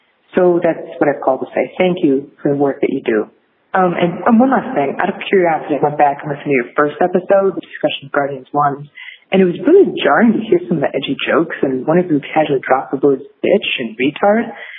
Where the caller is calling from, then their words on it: Connecticut, United States; I'm calling in from Connecticut.